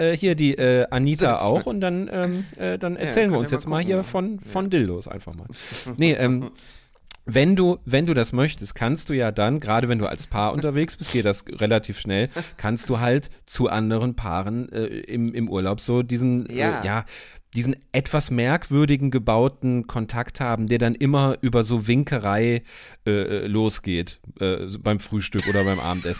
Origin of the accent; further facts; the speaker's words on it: Turin, Piedmont, Italy; German is a second language; ich habe doch kaum Dialekt, oder? Und wir kommen aus Turin